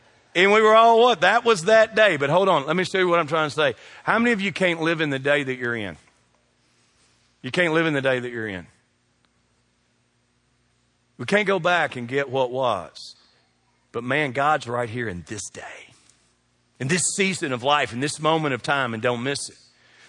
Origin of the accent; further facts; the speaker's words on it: Kentucky, United States; That's one of the things we're known for in Kentucky. Wherever in the world you go from, you say, I'm from Kentucky, they'll know you for two things.